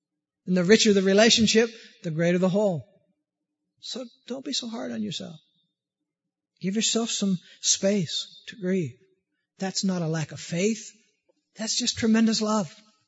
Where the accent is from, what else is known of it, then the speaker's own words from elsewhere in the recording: Peoria, Illinois, United States; I'm extremely grateful I grew up in Peoria. I'm extremely grateful I grew up with 6 brothers and 4 sisters.